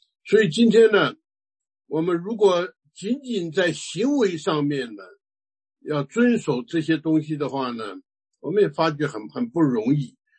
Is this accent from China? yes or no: yes; China; 我们中国人不是有一句话讲吗？一言既出，驷马难追啊。